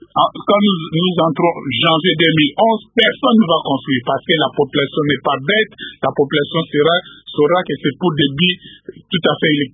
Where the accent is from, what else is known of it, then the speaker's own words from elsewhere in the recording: Kikwit, Kwilu, DR Congo; moi je suis de Kikwit